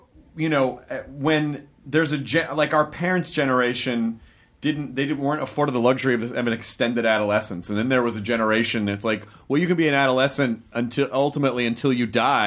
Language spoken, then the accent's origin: English; Memphis, Tennessee, United States; Well, I grew up in a lot of places, but primarily Memphis, Tennessee. But my family moved a lot.